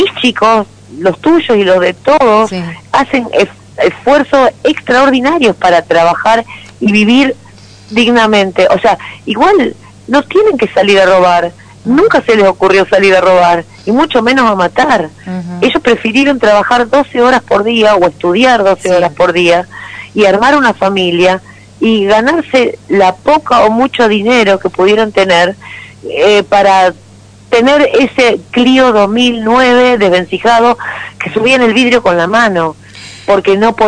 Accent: Fray Luis Beltrán, Santa Fe, Argentina; Sí, y, yo soy de ahí.

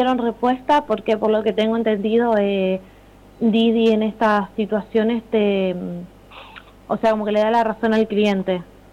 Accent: San Lorenzo, Santa Fe, Argentina; Yo soy de San Lorenzo.

